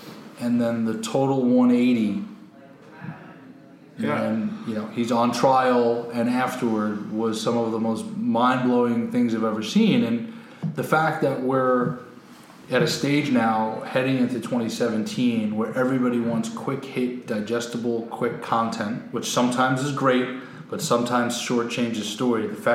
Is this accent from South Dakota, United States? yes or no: no; New York, United States; for me, you know, growing up on Long Island, but, you know, being a Celtics fan with dad